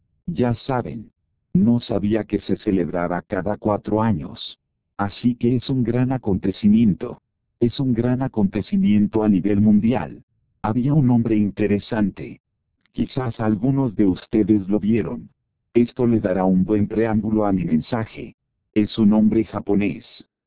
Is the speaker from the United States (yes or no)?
yes; United States; Y como estadounidense, aquí no seguimos el fútbol muy de cerca.